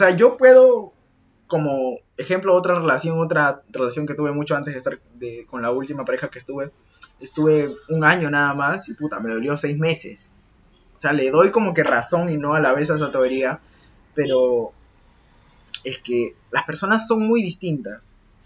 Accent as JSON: {"language": "Spanish", "country": "Peru", "lives_now": "Lima, Peru", "said": "no son amigos de acá de Lima, son amigos de mi ciudad de donde vengo, literalmente. De mi provincia, de mi pueblito"}